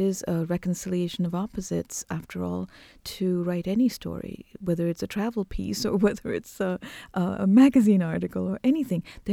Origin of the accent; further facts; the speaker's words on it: Montreal, Quebec, Canada; born there; You know, I was born in Montreal.